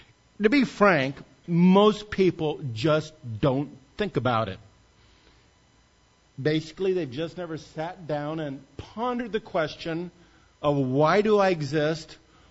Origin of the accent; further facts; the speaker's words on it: Berwyn, Illinois, United States; born there; I was born in Berwyn, Illinois.